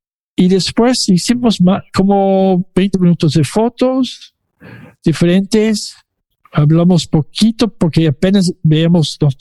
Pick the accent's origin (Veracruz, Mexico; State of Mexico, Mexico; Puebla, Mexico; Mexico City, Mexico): Mexico City, Mexico; born there; nací en la Ciudad de México, en la colonia Guerrero, por el centro